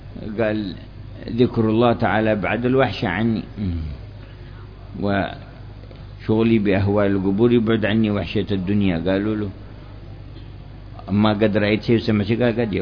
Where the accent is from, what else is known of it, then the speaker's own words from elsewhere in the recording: Hadhramaut, Yemen; لكن في باقي المدن عندنا في حضرموت وغيره يقبرون ليلة ونهار